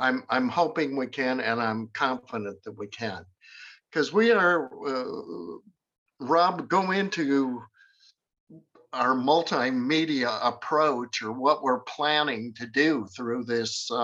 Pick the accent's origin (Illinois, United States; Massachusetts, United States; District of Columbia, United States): Illinois, United States; Rockford; also born or lived in Wisconsin; But no, I'm from Rockford, Illinois, but my parents had a cottage in southern Wisconsin, and we would be there every weekend when I was growing up.